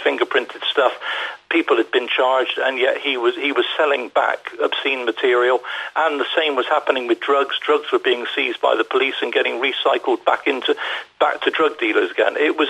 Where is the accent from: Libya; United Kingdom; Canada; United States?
United Kingdom; South West England; moved away as an adult; now in London, United Kingdom; I was a country boy, born and brought up in Devon, small town.